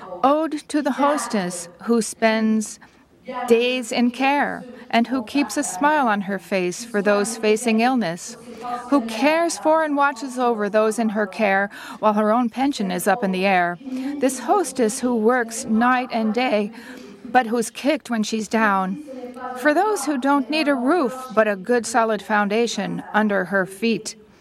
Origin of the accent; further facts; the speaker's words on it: Tunisia; now in Quebec, Canada; I'm from Tunisia originally, and I'm in Quebec now